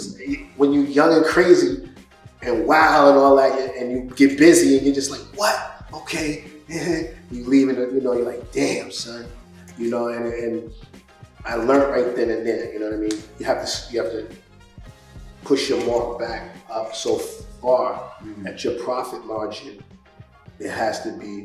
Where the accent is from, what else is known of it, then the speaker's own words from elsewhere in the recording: New York, United States; I said, hell yeah, I'm from New York.